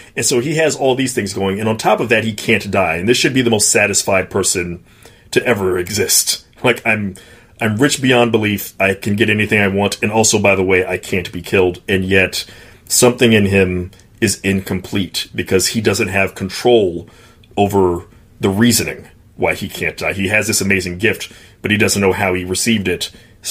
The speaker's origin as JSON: {"language": "English", "region": "Mississippi", "country": "United States", "tie": "born or raised there", "said": "I grew up not on the Texas coast, but on the Mississippi coast."}